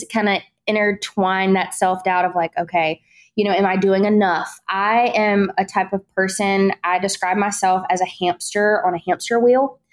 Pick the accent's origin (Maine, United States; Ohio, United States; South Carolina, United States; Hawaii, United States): South Carolina, United States; Columbia; so I am from Columbia, South Carolina.